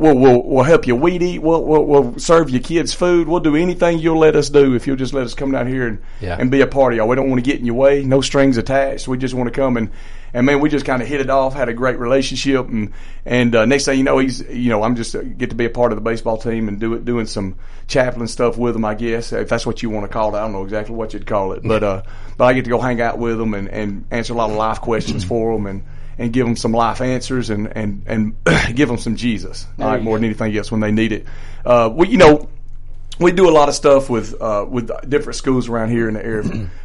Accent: Morris, Alabama, United States; Well, I was raised in Morris, Alabama. Went to Mortimer Jordan High School, and got married, moved to Corner, and then from Corner we moved to Gardendale

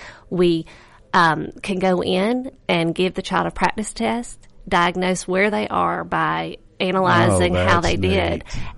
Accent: Enterprise, Alabama, United States; also born or lived in Mobile; But we lived in Mobile. We're from Enterprise, but we lived in Mobile.

